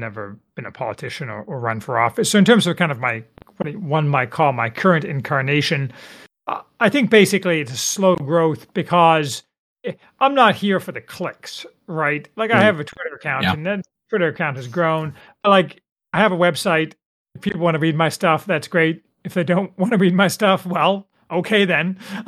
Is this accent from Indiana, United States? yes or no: yes; Indiana, United States; So once upon a time, I grew up in Indiana, where I went to a Dutch Reformed elementary school, and then I went to school in Indiana, and I became ultimately a lawyer in Chicago.